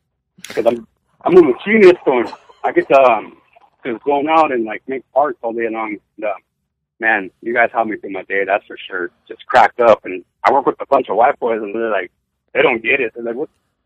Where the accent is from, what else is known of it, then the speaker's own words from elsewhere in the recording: Santa Maria, California, United States; now in Oceano, United States; I'm from Santa Maria originally, but moved out here to Oceano.